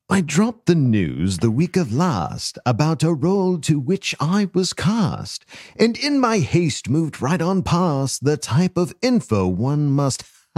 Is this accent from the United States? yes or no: yes; Omaha, Nebraska, United States; The venue is in my hometown. That's, of course, Omaha, so come on down